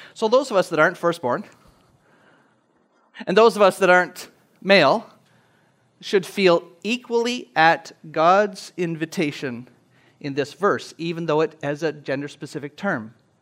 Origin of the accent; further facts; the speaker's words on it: Scotland, United Kingdom; I'm from Scotland.